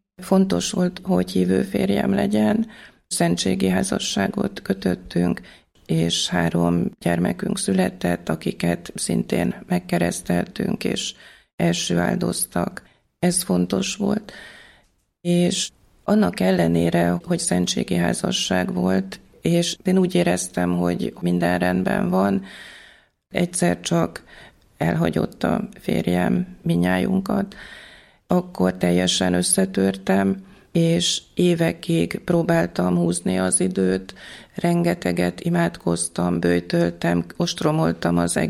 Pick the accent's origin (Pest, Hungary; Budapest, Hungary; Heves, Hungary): Heves, Hungary; Gyöngyös; A szocializmusban nőttem fel, háznál kereszteltek Gyöngyösön, és végig a szocializmusban jártam nővéremmel katolikus templomba, Egerben.